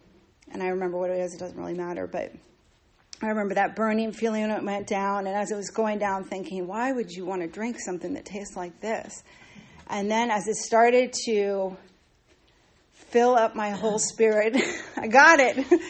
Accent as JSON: {"language": "English", "region": "Virginia", "country": "United States", "tie": "born or raised there", "said": "I grew up in Northern Virginia, native Washingtonian, if you will."}